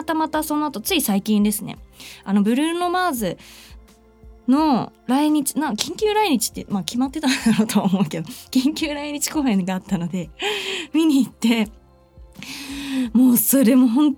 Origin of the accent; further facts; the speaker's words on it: Saitama, Japan; 私の出身埼玉県プラザノースというところであった